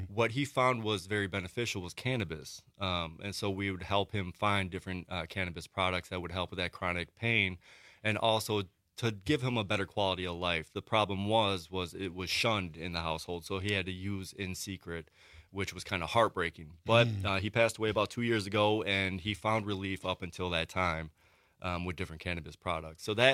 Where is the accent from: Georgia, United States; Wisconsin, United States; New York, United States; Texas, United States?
Wisconsin, United States; Madison; born or raised there